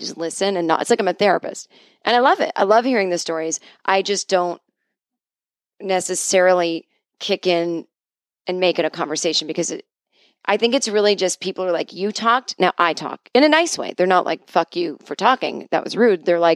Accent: New England, United States; I grew up in New England. I've seen plenty of Vermont.

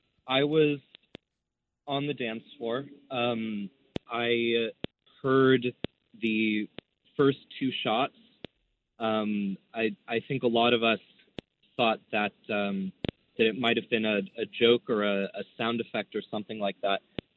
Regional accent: Los Angeles, California, United States; I grew up in the Woodland Hills area

